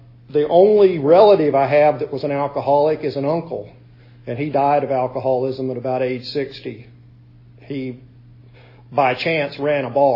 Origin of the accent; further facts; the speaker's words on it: Jacksonville Beach, Florida, United States; born there; I was born in Jacksonville Beach, Florida.